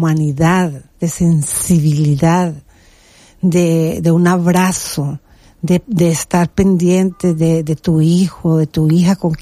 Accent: Colombia; now in Spain; Soy colombiana.

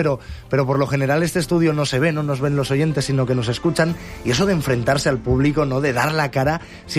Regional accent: Castilla-La Mancha, Spain; accent: Manchego; Yo en mi dialecto manchego me defiendo también muy bien.

